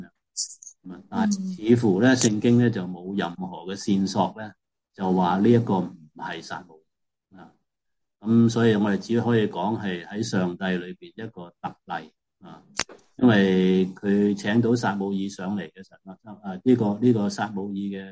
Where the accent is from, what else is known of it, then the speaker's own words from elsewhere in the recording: China; 即系所谓我哋中国人所谓问米嘅。